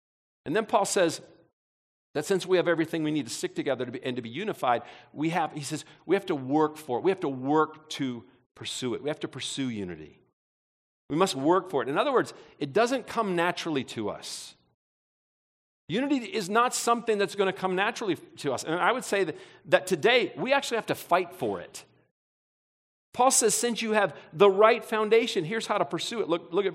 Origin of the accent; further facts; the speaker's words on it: Detroit, Michigan, United States; born there; I was born in Detroit in the 60s.